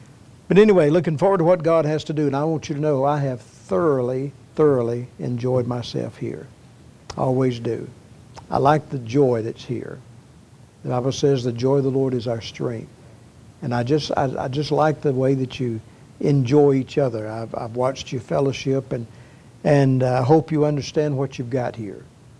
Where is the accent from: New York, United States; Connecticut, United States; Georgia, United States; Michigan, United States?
Georgia, United States; Atlanta; When I was growing up, born and raised in Atlanta, we moved 16 times in the 19 years I lived at home.